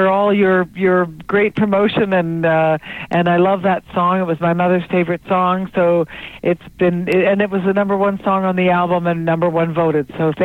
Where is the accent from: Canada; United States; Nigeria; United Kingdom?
Canada; I guess being Canadian and being from the land where we have Medicare for all